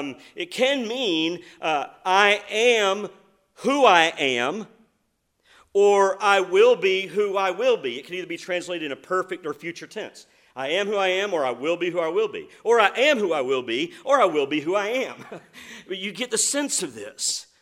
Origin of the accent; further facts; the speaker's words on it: Georgia, United States; I was raised in Northwest Georgia. And there's so many things about my life and the environment of my upbringing that has conditioned me, shaped me.